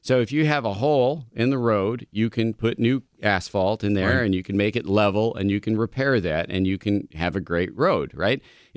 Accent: Ireland; which, you know, as an Irish person, it's hard for me to stop as it is.

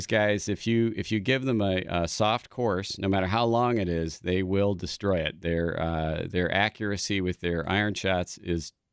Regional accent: Ireland; I'm Irish, I'm sunburning under the lights here in the studio.

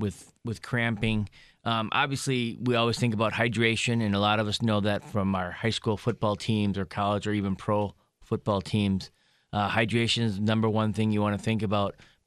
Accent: Delafield, Wisconsin, United States; Yeah, so I grew up in the Delafield area, and I went to high school at Marquette High School.

